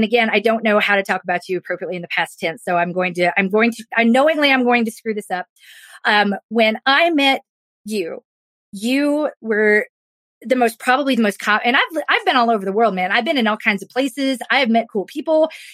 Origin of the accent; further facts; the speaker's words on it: the South, United States; accent: Southern; something I've never been able to do with my Southern accent. Yeah, I'm Southern, you know